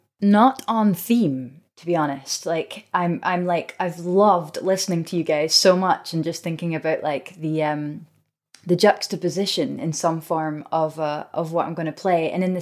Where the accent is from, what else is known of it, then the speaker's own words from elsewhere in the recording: Scotland, United Kingdom; So I, as a Scot, would say Samani.